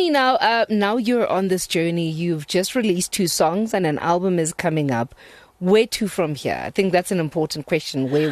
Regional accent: East London, Eastern Cape, South Africa; But I grew up in East London.

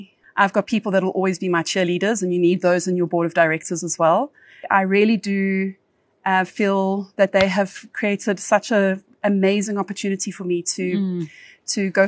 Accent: Johannesburg, Gauteng, South Africa; so I grew up in Joburg. I don't tell many people this. I was born in Springs. So I grew up in the East Rand. I grew up in a very sort of, let's call it traditional sort of setting, middle-class family.

